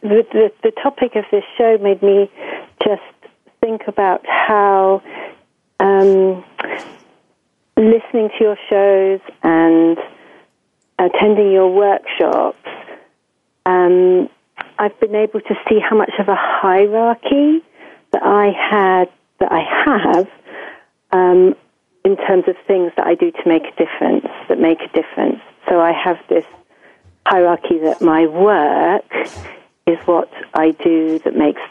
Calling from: Oxford, South East England, United Kingdom; I'm calling from Oxford in England.

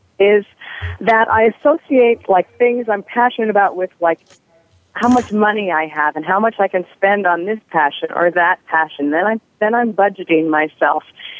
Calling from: New York City, New York, United States; Hi, I'm calling from New York City.

